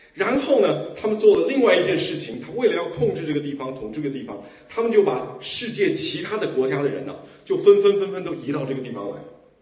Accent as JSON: {"language": "Chinese", "country": "China", "said": "我们中国人读这段经文呢"}